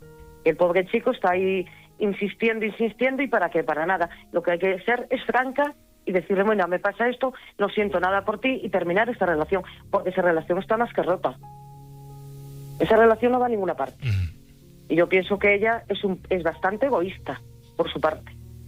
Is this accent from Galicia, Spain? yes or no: yes; Galicia, Spain; soy de Galicia.